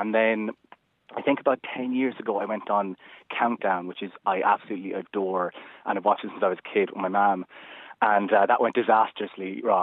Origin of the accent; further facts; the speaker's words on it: Ireland; I think my love of quiz shows is born of just like being Irish, because I feel like when we're growing up, you have like anytime anyone needs to raise money for anything, because you can't do anything outside in Ireland because of the weather